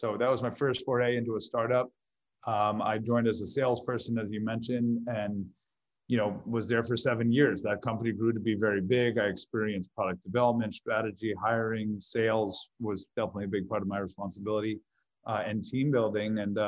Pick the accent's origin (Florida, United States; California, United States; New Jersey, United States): Florida, United States; also born or lived in New York; I grew up here in South Florida. So I've been here since I'm 5 years old. I moved down from New York as a small child and really grew up here.